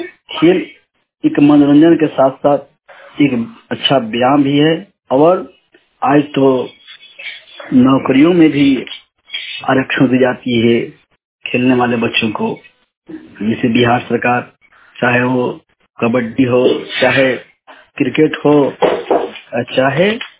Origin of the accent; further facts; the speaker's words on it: Dharampura, Bihar, India; धर्मपुरा का रहने वाला हूँ।